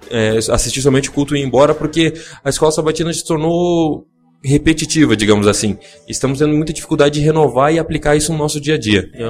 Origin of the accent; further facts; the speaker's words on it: São Gabriel, Rio Grande do Sul, Brazil; do Rio Grande do Sul, São Gabriel, Fronteira Oeste